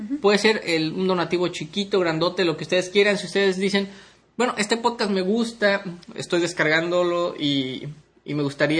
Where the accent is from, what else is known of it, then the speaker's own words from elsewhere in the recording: Mexico; y más que somos mexicanos